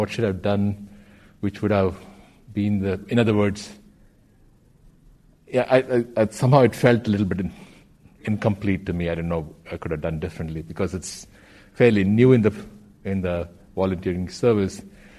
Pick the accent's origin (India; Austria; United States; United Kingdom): India; I grew up in India, so as a practicing Hindu.